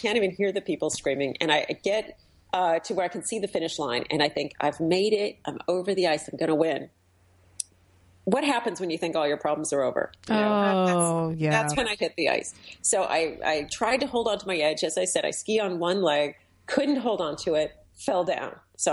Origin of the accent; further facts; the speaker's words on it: San Diego, California, United States; now in Vermont, United States; I grew up in San Diego, but I had moved to Vermont.